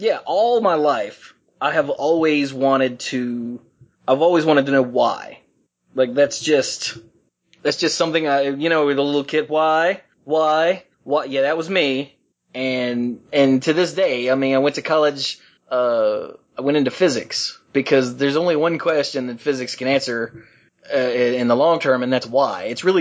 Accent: the South, United States; born there; I was born in the South, but that part didn't affect me, thank goodness.

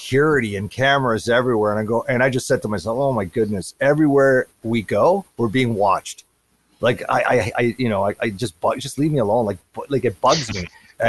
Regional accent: Toronto, Ontario, Canada; we're all from the Toronto area, right?

